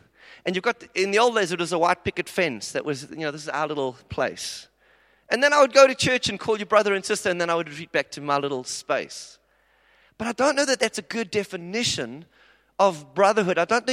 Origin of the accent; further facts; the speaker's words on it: South Africa; I come from South Africa where crime is huge.